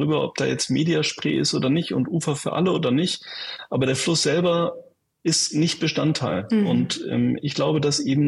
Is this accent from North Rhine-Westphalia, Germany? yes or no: yes; Mönchengladbach, North Rhine-Westphalia, Germany; also born or lived in Cologne; Mönchengladbach. Das ist eine Stadt, in der ich groß geworden bin. Ich bin eigentlich in Köln geboren, aber dann kann ich mich nicht dran erinnern. Also ich bin mit meiner Familie in Mönchengladbach groß geworden